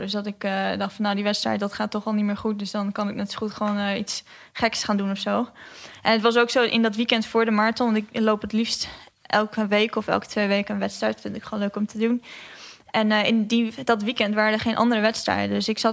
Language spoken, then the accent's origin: Dutch; Oostermeer, Friesland, Netherlands; ik kom uit de Oostermeer, dat ligt in Friesland.